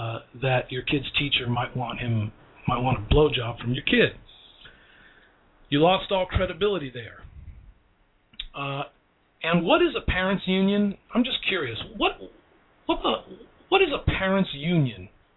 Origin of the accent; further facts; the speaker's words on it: Los Angeles, California, United States; you know, I'm from Los Angeles, and many years ago, I think it was back in the 80s, there was a famous case, the McMartin preschool case.